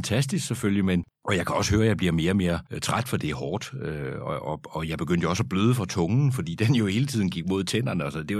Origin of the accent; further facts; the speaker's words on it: Karise, Zealand, Denmark; Jeg er født på Krogerup Højskole, flyttede fra Krogerup til Karise, hvor min far var freelancejournalist, og hvor jeg havde min spæde barndom, kan man sige.